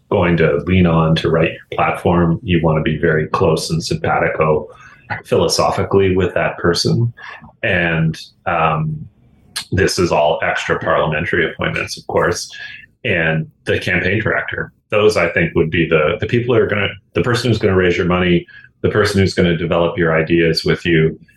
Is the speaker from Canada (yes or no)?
yes; Glace Bay, Nova Scotia, Canada; And my hometown of Glace Bay was particularly hard hit